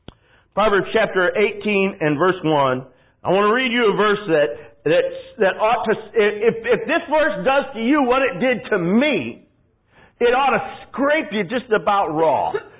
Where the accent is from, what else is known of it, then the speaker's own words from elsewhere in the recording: Michigan, United States; I had no trouble fitting in, even though I was from Michigan, of all the places in the world to be from. You know, up there where, you know, nobody's nice and it's cold